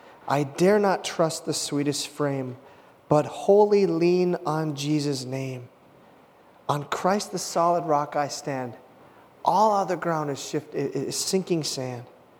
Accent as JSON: {"language": "English", "town": "Hibbing", "region": "Minnesota", "country": "United States", "tie": "born or raised there", "said": "One was to escape a relationship that I was in my hometown of Hibbing, Minnesota."}